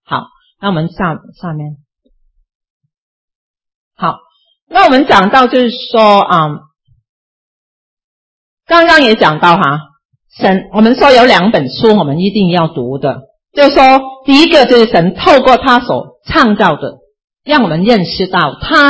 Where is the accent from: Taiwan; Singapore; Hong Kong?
Hong Kong; first language Cantonese; Chinese is a second language; 你就知道我是大概是从香港来的广东人，所以我讲国语呢，